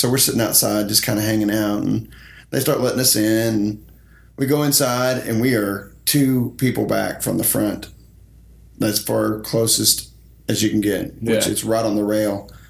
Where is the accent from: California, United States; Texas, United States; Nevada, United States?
Texas, United States; Stephenville; I grew up in Stephenville, Texas, which is